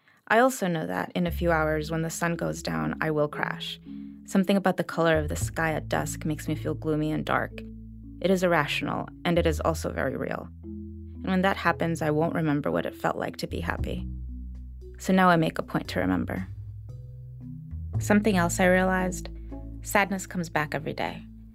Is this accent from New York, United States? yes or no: yes; New York, United States; born or raised there